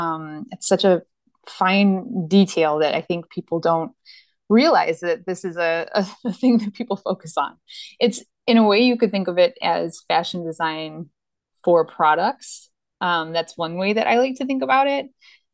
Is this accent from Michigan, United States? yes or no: yes; Detroit, Michigan, United States; you know, I'm from the Detroit area.